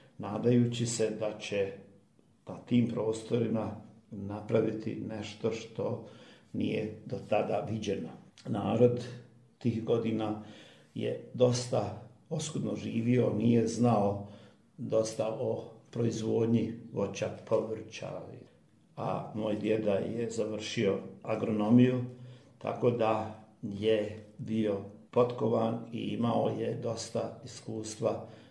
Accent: Kraljevo, Šumadija and Western Serbia, Serbia; born there; Moja majka je mene noseća premijela u Srbiju, ja sam rođen u Kraljevu.

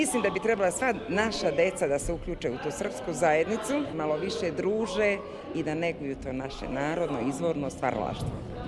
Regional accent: Serbia; moved away; koreograf sam, inače profesionalna i došla sam iz Srbije prije 2 godine.

